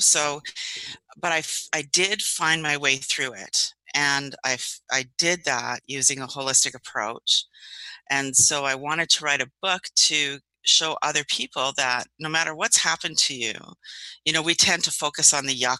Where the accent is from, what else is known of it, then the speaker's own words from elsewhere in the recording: Canada; Well, I am an author from Canada